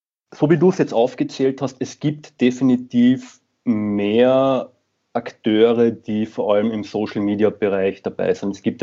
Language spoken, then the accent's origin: German; Carinthia, Austria; ich finde es ja witzig, ich komme ja selbst aus Kärnten im Endeffekt